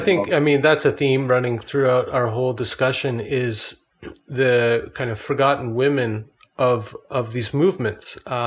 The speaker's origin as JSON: {"language": "English", "country": "Canada", "said": "Yeah, I'm Canadian."}